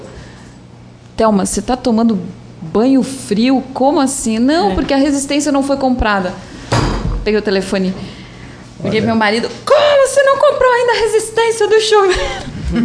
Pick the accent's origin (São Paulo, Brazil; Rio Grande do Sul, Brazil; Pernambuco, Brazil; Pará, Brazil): Rio Grande do Sul, Brazil; Eu sou gaúcha.